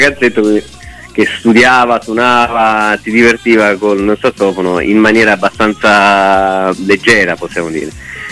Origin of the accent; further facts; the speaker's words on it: Naples, Campania, Italy; io da buon napoletano